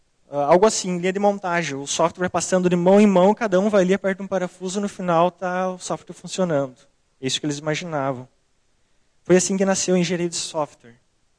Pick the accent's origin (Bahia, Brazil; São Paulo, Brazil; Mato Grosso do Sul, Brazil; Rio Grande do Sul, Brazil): Rio Grande do Sul, Brazil; Passo Fundo; now in Porto Alegre, Brazil; eu sou de Passo Fundo e vim para Porto Alegre no final do ano passado.